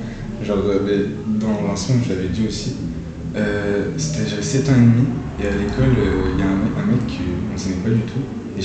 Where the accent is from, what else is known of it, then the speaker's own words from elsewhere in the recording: Montpon-Ménestérol, Nouvelle-Aquitaine, France; Je suis de Montpont-Mestérol. De Montpont.